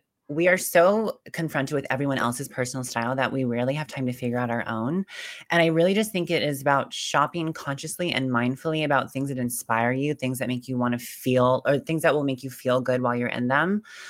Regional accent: White Bear Lake, Minnesota, United States; Oh my God. I was born in St. Paul, Minnesota.

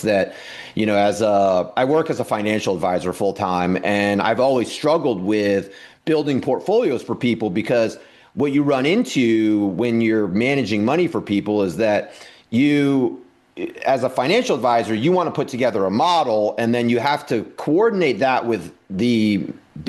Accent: East Coast, United States; growing up on the East Coast, I watched too much Price is Right or something, but I always wanted to marry a California girl.

